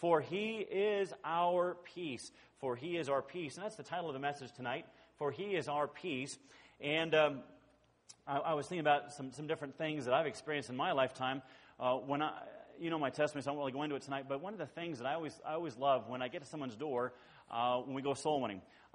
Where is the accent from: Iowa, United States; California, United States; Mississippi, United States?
California, United States; I grew up in California, and I went to grade school in Northern California, went to high school and college in Southern California